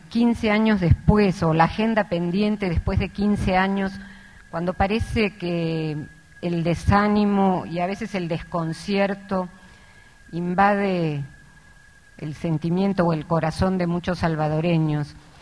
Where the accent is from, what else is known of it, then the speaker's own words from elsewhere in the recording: Argentina; also born or lived in Peru; Yo soy argentina, pero viví y trabajé durante 14 años en el Perú, país al que me unen lazos profundos, familiares y de afectos, pero desde hace 20 años trabajo y vivo en Argentina